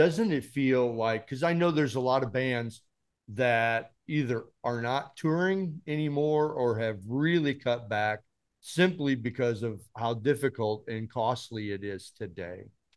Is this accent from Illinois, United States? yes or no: yes; Chicago, Illinois, United States; I'm from the Chicago area, and I started playing with, sitting in with … all them cats and stuff.